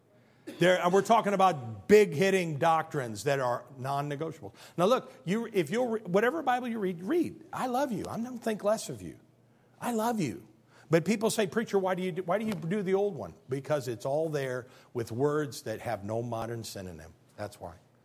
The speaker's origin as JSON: {"language": "English", "town": "Granville", "region": "Illinois", "country": "United States", "tie": "born or raised there", "said": "I was raised in the First United Methodist Church of Granville, Illinois, and the booger man lived down in the boiler room."}